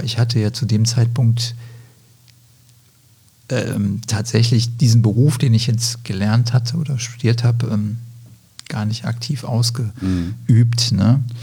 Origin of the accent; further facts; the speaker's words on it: Greece; also born or lived in Germany; Aufgewachsen bin ich in Griechenland, in Deutschland, später dann auch. Ich habe in Deutschland 1985 mein Abitur gemacht. In der Nähe von Hamburg, südlich von Hamburg, in Niedersachsen.